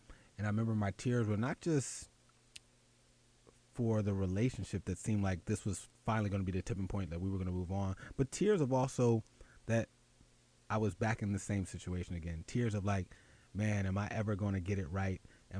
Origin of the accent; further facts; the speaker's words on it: Philadelphia, Pennsylvania, United States; moved away as an adult; now in New York, United States; some of my story is that I grew up in Philly, and I moved to the New York City area in 98.